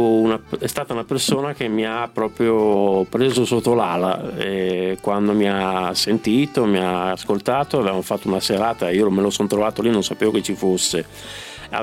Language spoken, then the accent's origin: Italian; Milan, Lombardy, Italy; born there; Io sono nato a Quarto Giaro.